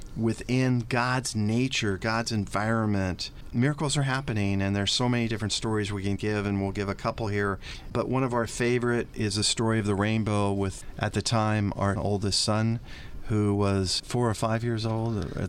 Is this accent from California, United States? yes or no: yes; Glendale, California, United States; I grew up in Glendale, California, and still love Glendale, Holy Family Church.